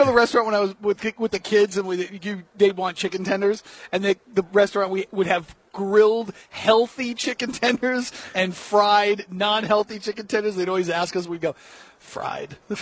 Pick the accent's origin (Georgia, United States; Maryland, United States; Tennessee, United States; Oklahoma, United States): Tennessee, United States; Nashville; Listen, I'm from Nashville. We eat fried chicken and drown it with sweet tea.